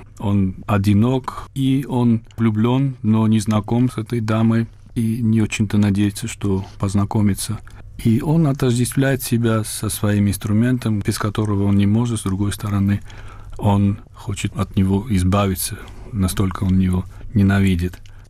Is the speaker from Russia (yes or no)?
no; Georgia; now in Germany; когда я приехал в Германию из Грузии. В 1988 году я покинул Грузию. Я так называемый невозвращенец.